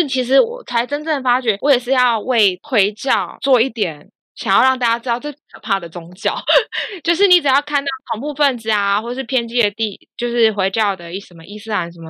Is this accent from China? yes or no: no; Taiwan; 毕竟我们还是吃台湾食物长大的啊